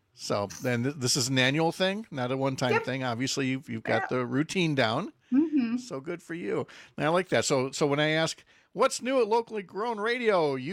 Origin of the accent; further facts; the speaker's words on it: St. Paul, Minnesota, United States; As a kid growing up in St. Paul, I would hear that song on the radio by … wonder, where were these wheat fields of which you speak in St. Paul?